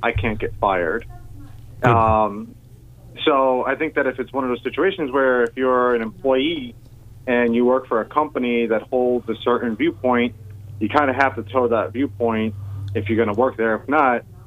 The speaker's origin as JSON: {"language": "English", "region": "New Jersey", "country": "United States", "said": "I'm from New Jersey."}